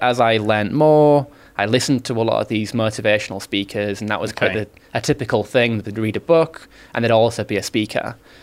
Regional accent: Hull, Yorkshire and the Humber, United Kingdom; when I was growing up, I'm from Hull in Yorkshire, and single parent household, mum was the main breadwinner, lived on a council estate.

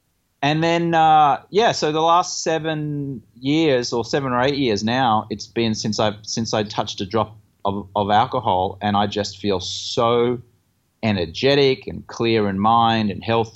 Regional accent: Australia; also born or lived in England; now in Los Angeles, United States; growing up in Australia and then again in England, and then when I first came to Los Angeles.

